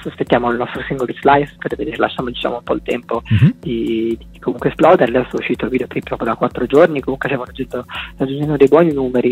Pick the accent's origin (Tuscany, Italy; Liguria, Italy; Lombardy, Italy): Liguria, Italy; Genoa; sono il cantante e il tastierista della band e vengo da Genova.